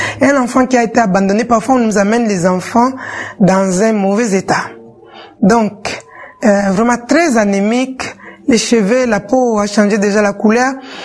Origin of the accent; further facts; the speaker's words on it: Kinshasa, DR Congo; Je viens de Kinshasa, en République démocratique du Congo.